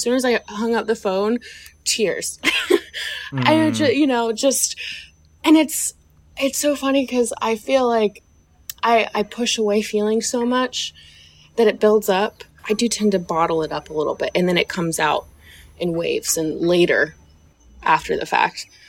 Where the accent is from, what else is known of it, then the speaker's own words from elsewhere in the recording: the South, United States; I was raised in the South, and I would always be told as a kid, like, don't complain, you know, be polite, you know, mind your manners